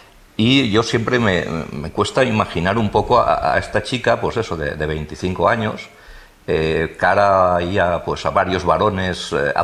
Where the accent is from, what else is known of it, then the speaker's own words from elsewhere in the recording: Valencia, Valencian Community, Spain; para los que conocen Valencia o los que somos valencianos